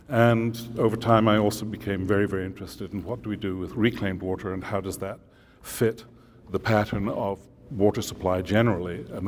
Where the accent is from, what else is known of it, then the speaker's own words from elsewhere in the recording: Scotland, United Kingdom; also born or lived in Middle East; I was born in Scotland and had most of my schooling there. My parents moved out to the Middle East. My dad was working there. And so from 10 to 18 years old, I shuttled between school in Scotland and family in the Middle East.